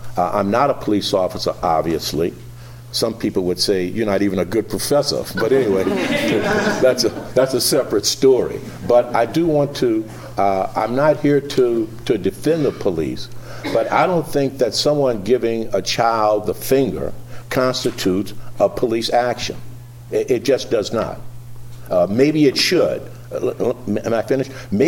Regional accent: New Orleans, Louisiana, United States; And I grew up in New Orleans, and I'm old enough to have lived through the segregated South.

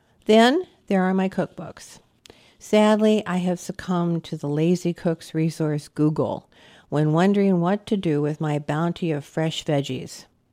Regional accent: United Kingdom; Being British and not given to chance, I made sure that both Paul and I had an almond with each and every bowl.

